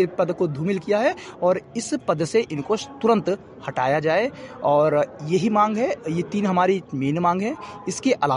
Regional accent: Patti, Uttar Pradesh, India; क्योंकि मैं पट्टी नगर का निवासी हूँ, मैं मेला ग्राउंड का निवासी हूँ

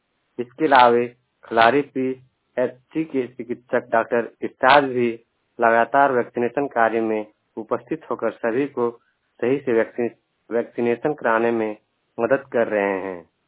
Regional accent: Ranchi, Jharkhand, India; मैं रांची से हूँ

